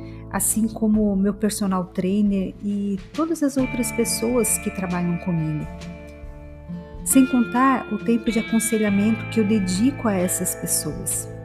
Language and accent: Portuguese; Joinville, Santa Catarina, Brazil; now in João Pessoa, Brazil; eu saí da minha cidade natal em 2017, eu fiz uma grande mudança. Eu saí do sul para o nordeste. Então nós enviamos a nossa mudança pela transportadora. E meu marido e eu viajamos de Joinville para João Pessoa de carro.